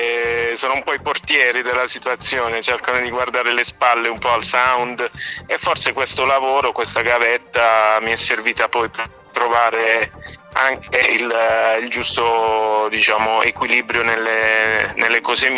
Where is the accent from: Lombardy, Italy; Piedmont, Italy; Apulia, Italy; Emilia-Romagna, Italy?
Apulia, Italy; Corato; io sono di Corato, che è un paese di Bari, e ho 36 anni compiuti ieri e faccio musica un po' da sempre